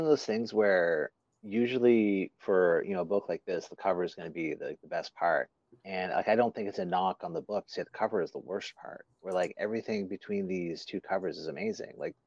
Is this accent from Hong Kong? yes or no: no; Prince Edward Island, Canada; I grew up in Prince Edward Island, and a province just a little ways over, still a maritime province.